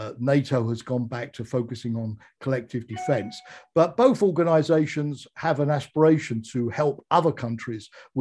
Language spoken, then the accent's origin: English; United Kingdom; and I say this as a Brit